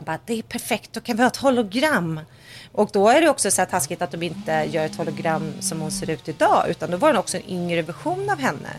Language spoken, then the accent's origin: Swedish; Sweden; now in Los Angeles, United States; Och hemma i Sverige idag är det Sveriges nationaldag.